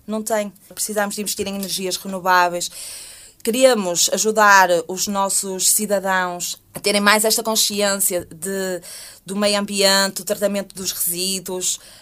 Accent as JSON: {"language": "Portuguese", "town": "Arcozelo", "region": "Braga", "country": "Portugal", "tie": "born or raised there", "said": "E eu sou daqui da cidade, sou natural de Arcozelo, embora esteja a residir em Vila Boa."}